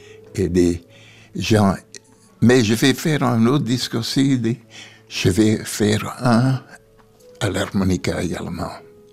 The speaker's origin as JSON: {"language": "French", "town": "Antwerp", "region": "Flanders", "country": "Belgium", "said": "moi je viens d'Anvers et tout."}